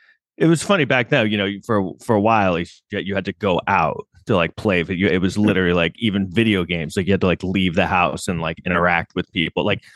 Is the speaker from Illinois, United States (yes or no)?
no; New York City, New York, United States; when we were growing up in New York City, we literally were walking through the internet.